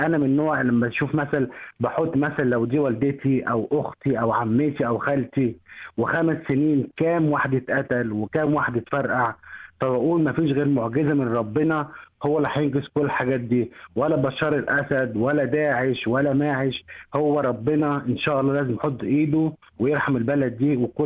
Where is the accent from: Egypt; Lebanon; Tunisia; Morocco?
Egypt; أنا أصلا من مصر وبحب كل الدول العربية